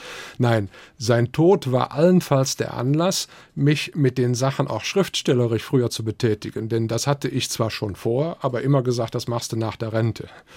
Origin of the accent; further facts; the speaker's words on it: Cologne, North Rhine-Westphalia, Germany; accent: Rhenish; Ich bin ja Kölner und dann spreche ich dann auch so ein gepflegtes, adenauerisches Rheinisch.